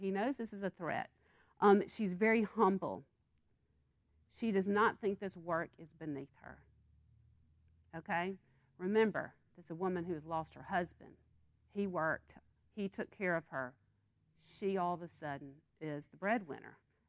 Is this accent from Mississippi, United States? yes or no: yes; Yazoo City, Mississippi, United States; When I grew up in Yazoo City, they'd have the first, you know, harvest of the cotton.